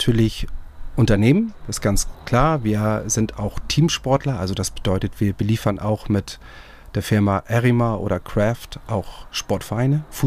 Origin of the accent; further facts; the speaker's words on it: Husum, Schleswig-Holstein, Germany; Ich bin ja auch eigentlich gebürtiger Husumer. Ist auch ländlich